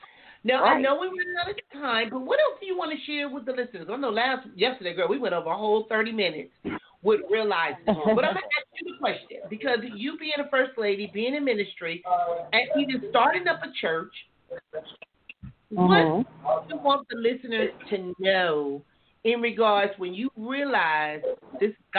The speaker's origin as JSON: {"language": "English", "town": "Compton", "region": "California", "country": "United States", "tie": "born or raised there", "said": "I used to say, even growing up in Compton, people would leave the ghetto"}